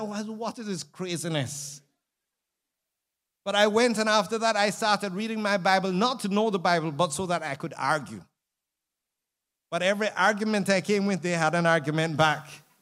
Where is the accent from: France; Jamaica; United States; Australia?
Jamaica; Montego Bay, Saint James Parish; carry the gospel back to where I grew up in Montego Bay.